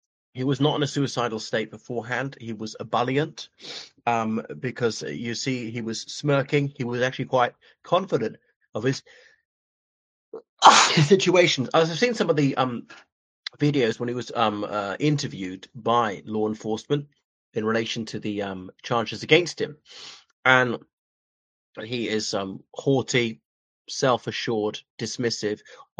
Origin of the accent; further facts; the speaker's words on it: Ireland; from Ireland.